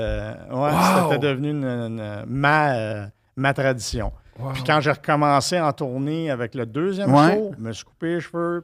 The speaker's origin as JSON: {"language": "French", "region": "Quebec", "country": "Canada", "said": "Et le fait que je venais du Québec, il m'avait vraiment pris sous son aile"}